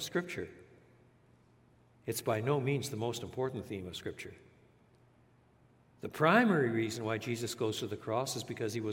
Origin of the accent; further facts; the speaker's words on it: Quebec, Canada; born there; I was born in French Canada. So I was reared in both English and French.